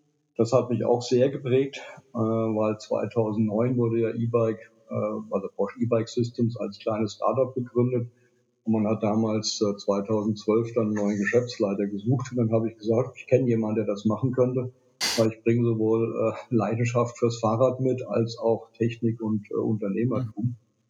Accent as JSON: {"language": "German", "town": "Stuttgart", "region": "Baden-Württemberg", "country": "Germany", "said": "ich komme aus Stuttgart"}